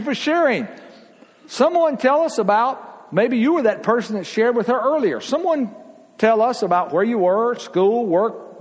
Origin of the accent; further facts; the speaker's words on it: Georgia, United States; y'all, I am from Georgia, you have to cut me a little slack.